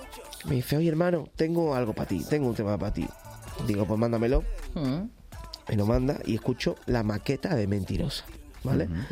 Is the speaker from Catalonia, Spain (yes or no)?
no; Seville, Andalusia, Spain; yo que soy de Sevilla, soy andaluz